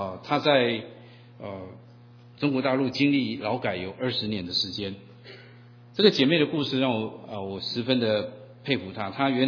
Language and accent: Chinese; Taiwan; 在座很多我们从台湾来的弟兄姐妹